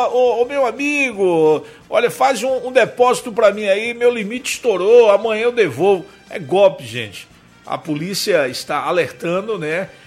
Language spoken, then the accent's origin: Portuguese; Ribeirão Branco, São Paulo, Brazil; sou do Ribeirão Branco, vizinho lá do Zé Mascate, Marinho Santos Escarpita. Eu tô falando aqui da Praia do Sul